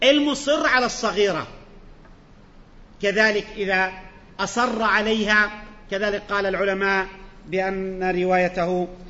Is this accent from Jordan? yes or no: yes; Jordan; وأنا عادة بضرب أمثلة عندنا في الأردن مثلا